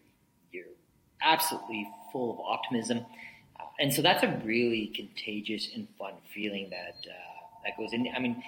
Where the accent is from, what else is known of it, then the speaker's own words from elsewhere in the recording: Saskatoon, Saskatchewan, Canada; I'm proudly born in Saskatoon, Saskatchewan. So I'm a prairie boy by heart and by nature. It's where I started my first company.